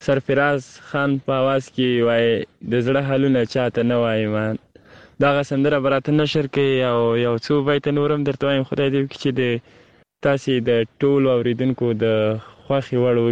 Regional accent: Kabul, Afghanistan; د کابل ولایت د دی سبز ولسوالۍ نه

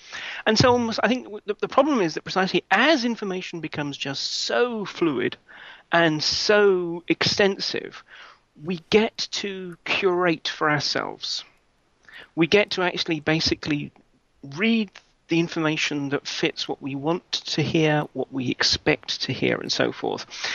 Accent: London, United Kingdom; I mean, come on, I'm a Brit. I come from London, the CCTV capital.

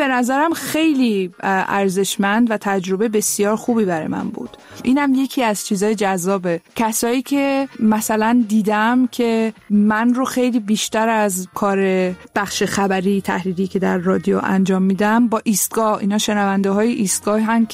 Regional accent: Tehran, Tehran Province, Iran; born there; من تهران به دنیا آمدم. پدر مادرم هم تهران به دنیا آمدن، ولی بخش بزرگی از خانواده 75 درصدش آذری هستن.

